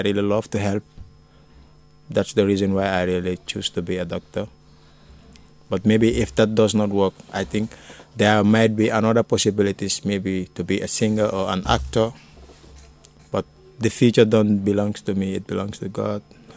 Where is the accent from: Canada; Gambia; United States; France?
Gambia; Yeah, I'm from Africa. I was Gambia.